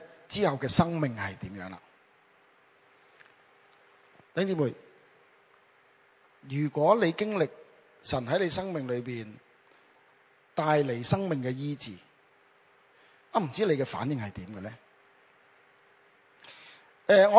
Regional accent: China; 即系好似我哋中国人所讲嘅有少少肺行跳或者系癫痫

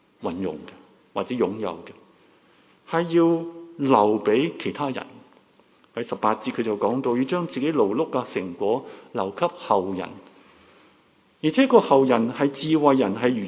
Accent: Hong Kong

